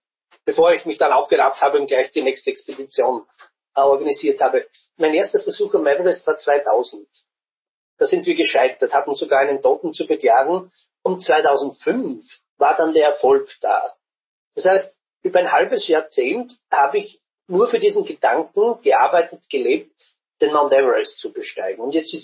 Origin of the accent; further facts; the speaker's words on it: Burgenland, Austria; dass ich als Burgenländer ein Metier gefunden habe